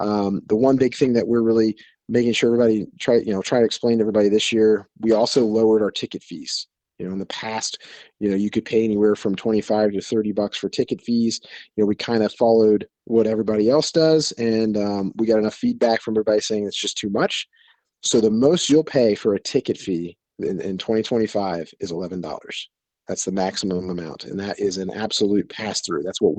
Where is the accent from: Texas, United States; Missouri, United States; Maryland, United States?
Maryland, United States; growing up in Maryland, we did a combine demolition derby when I was a kid